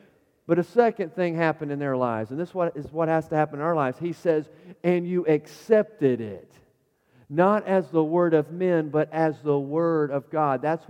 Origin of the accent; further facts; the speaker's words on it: Carolina, United States; accent: Carolina; You might have thought of saying pillows, but my Carolina accent isn't that bad.